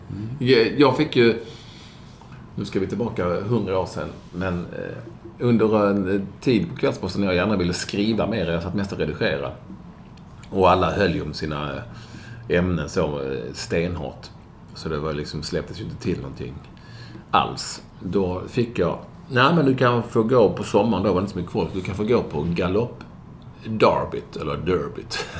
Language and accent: Swedish; Lidingö, Stockholm County, Sweden; Jag var ju från Lindingen och det var ju sanslös överklass